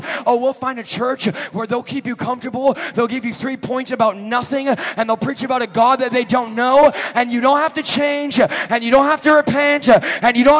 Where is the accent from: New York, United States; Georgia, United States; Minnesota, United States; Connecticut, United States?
Georgia, United States; I am from Georgia. Y'all better help me preach this morning.